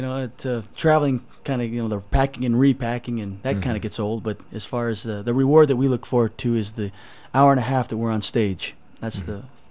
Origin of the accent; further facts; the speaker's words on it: Tonga; now in Salt Lake City, United States; When we came from Tonga in 65 and settled in Salt Lake, he just wanted something our family could do together.